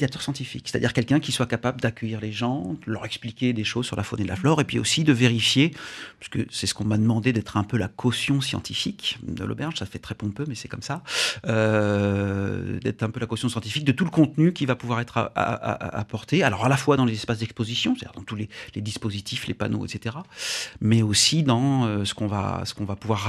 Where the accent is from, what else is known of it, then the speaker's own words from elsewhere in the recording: Occitanie, France; also born or lived in Fontainebleau; au départ, je suis né en Seine-et-Marne